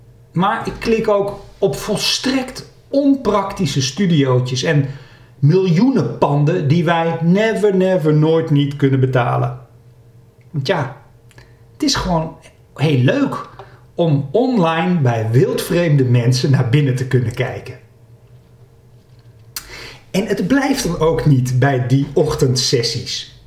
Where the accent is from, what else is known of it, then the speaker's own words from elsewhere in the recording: Nijkerk, Gelderland, Netherlands; born there; Dan bekijk ik ook nog even wat er zoal te koop is in mijn geboorteplaats Nijkerk.